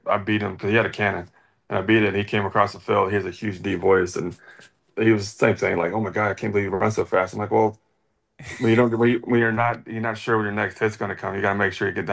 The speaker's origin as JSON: {"language": "English", "region": "Kentucky", "country": "United States", "tie": "born or raised there", "said": "So all the people that I grew up with, and the kind of the fans where I grew up in Kentucky were able to kind of watch was kind of cool."}